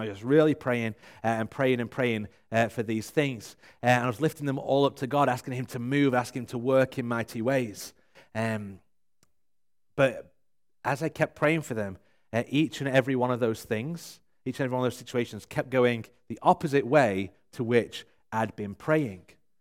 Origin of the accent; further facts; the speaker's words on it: England, United Kingdom; I mean, you think I sound quite eloquent because I'm from England, but to most English people, I sound like a commoner